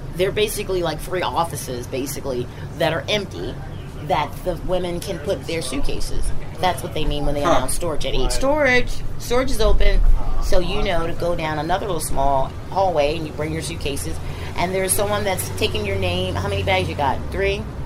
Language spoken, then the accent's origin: English; Baltimore, Maryland, United States; I'm from Baltimore, Maryland.